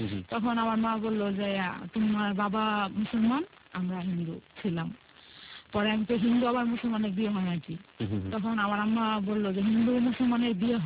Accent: Gazipur, Dhaka Division, Bangladesh; আমি গাজীপুর থেকে এসেছি।

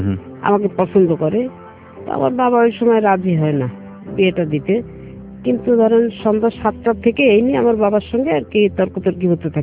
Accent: Jessore, Khulna Division, Bangladesh; আমার বাবা ছিলেন একজন সরকারি কর্মকর্তা। আমার ছোটবেলাটা, আমার জন্মস্থান খুলনাতে, এবং আমি কিছুটা সময় খুলনাতেই মানুষ হই। এরপরে বাবার চাকরির সূত্রে আমরা যশোরে আসি।

